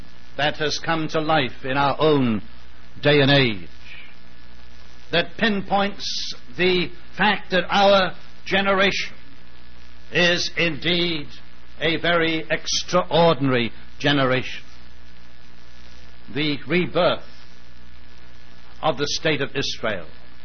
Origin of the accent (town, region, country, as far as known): United Kingdom; born or raised there